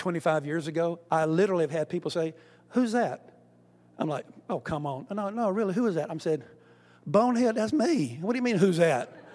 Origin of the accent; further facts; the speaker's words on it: Wilson, United States; I grew up Methodist in Wilson, and I'm a big rah-rah John Wesley fan.